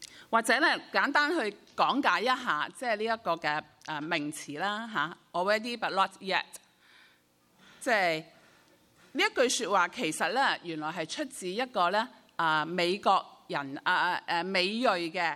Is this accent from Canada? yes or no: no; Hong Kong; now in United Kingdom; 就比如嚇我哋香港人移居到嚟英國